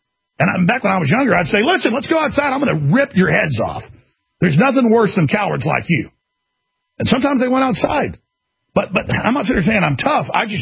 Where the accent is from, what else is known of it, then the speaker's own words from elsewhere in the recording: Dallas, Texas, United States; I grew up in Dallas around a bunch of trash, okay?